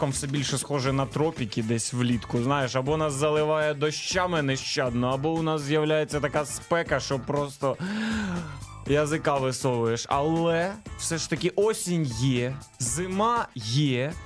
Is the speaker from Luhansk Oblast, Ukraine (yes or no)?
no; Kyiv, Ukraine; А ми з Києва. Друзі, ми сидимо в Києві, тут у нас хвиля 89.4 FM. … з Нивок, я з Печерську, хоча точніше Голосіївський район.